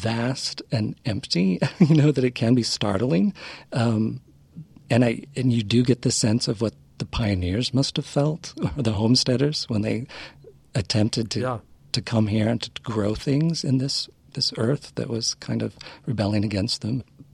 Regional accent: Aurora, Illinois, United States; and actually my town that I grew up outside of Aurora.

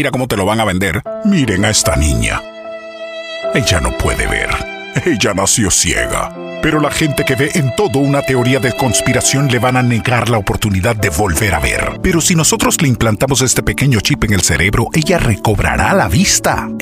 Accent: Panama; como yo soy panameño, la gente de Panamá me está escribiendo

